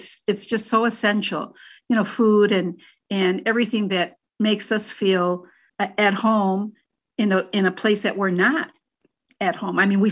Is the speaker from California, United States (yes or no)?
no; Detroit, Michigan, United States; oh my God, I'm from Delray, or my family's from Delray, right away there's a big smile. People just embrace it. And I think one of the other things that pulled us together was that we were the forgotten part of Detroit.